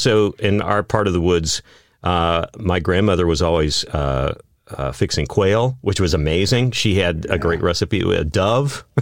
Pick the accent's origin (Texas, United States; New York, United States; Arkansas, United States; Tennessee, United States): Texas, United States; Brownwood; born there; where I was born in Brownwood, Texas, you know, all those rural communities